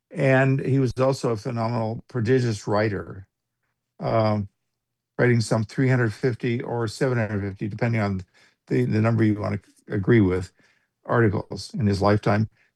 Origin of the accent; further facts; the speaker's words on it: Pendleton, Oregon, United States; Pendleton.